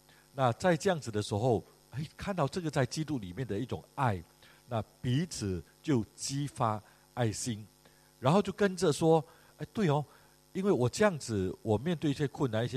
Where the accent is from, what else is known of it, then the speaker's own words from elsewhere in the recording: Malaysia; now in Singapore; 我离开马来西亚来到新加坡，这是我的游子的经历但是在新加坡落地生根已经是在这里成为公民，在这里居住，在这里结婚生孩子